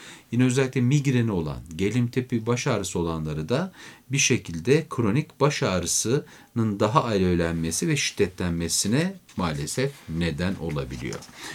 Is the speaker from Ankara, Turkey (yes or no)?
yes; Beypazarı, Ankara, Turkey; İşte çocukluğumuzda sobalı evlerde sobaların üzerine ben Beypazarlıyım anacığımız güğümleri koyar böyle nemlenirdi ortam.